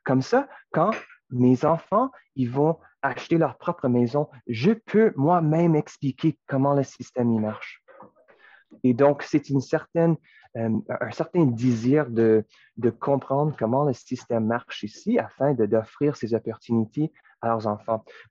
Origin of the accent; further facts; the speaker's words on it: Winnipeg, Manitoba, Canada; moi, je viens de Winnipeg, mais j'ai fait mes études à Ottawa.